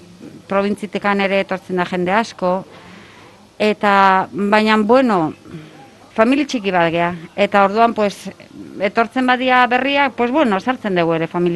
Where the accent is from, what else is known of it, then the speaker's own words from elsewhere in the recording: Astigarraga, Basque Country, Spain; ni neutrala naiz, ni Astiarrakoa naiz, ni beti hori esaten dut